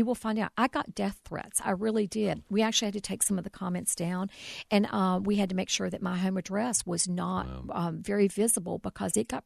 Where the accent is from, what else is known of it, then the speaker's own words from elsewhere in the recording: Boone, United States; when I was growing up in Boone, we had two sisters.